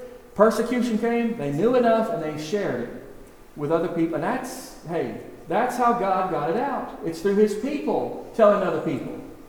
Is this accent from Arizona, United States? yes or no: no; Texas, United States; also born or lived in Illinois; I was born in Illinois when I was real young. My father worked at U.S. Steel, so got our family down to Texas.